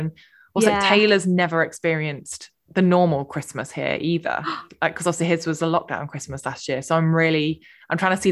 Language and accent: English; United Kingdom; I feel like we're so British because it happens every year and still we talk about it.